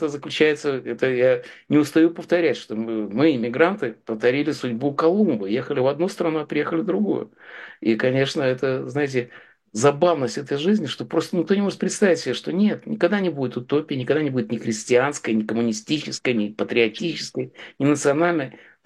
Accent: Russia; now in United States; когда я приехал из России в Америку, я был как все дураки, конечно. Я как представлял себе, что там у нас в России был социализм, а здесь капитализм.

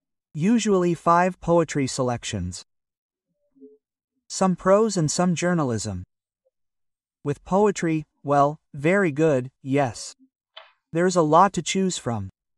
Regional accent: Russia; I said, I'm from Russia.

